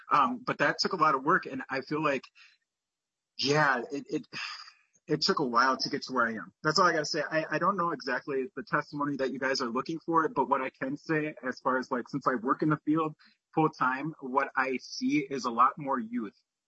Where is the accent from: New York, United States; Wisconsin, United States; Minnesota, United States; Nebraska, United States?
Minnesota, United States; Minneapolis; So, I, like I said, I'm from Minneapolis, and I'm honored to actually share a little bit of my story.